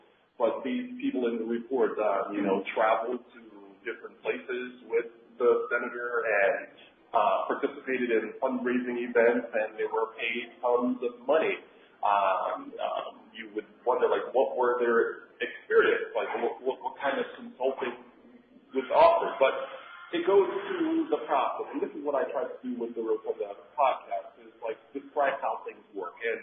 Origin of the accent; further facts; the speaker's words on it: Georgetown, Demerara-Mahaica, Guyana; being black myself, I'm black. I'm from Georgetown, Guyana, in South America.